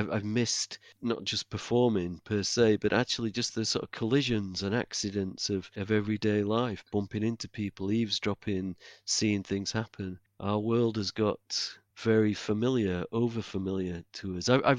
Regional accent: Yorkshire and the Humber, United Kingdom; And I'm a Yorkshire man.

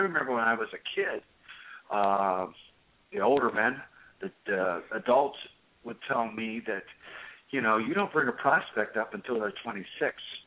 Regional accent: Cleveland, Ohio, United States; take in mind I'm from Cleveland, and our number three pitcher is probably Bauer now.

